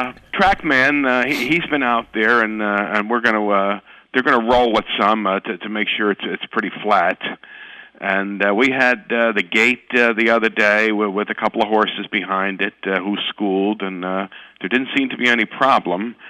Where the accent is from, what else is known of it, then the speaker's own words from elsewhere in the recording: New Jersey, United States; Well, it was my idea, and I grew up here in New Jersey, and I was a fan of the sport